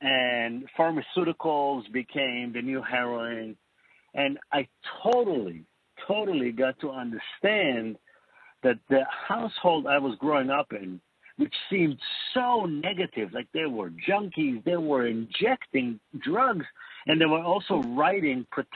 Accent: Israel; also born or lived in United States; I'm over here from Israel. I moved here

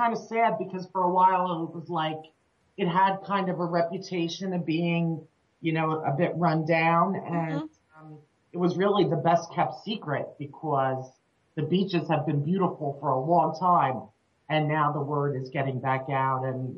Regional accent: Ocean Township, New Jersey, United States; I grew up in Ocean Township, which is right near Asbury. And that's actually where I grew up. We share a zip code with Asbury.

